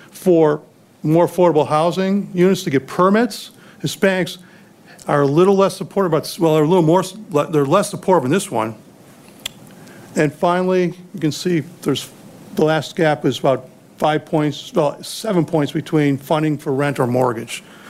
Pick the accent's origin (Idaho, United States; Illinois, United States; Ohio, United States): Illinois, United States; Chicago; now in Houston, United States; My hometown, Chicago, there's a significant crime problem there.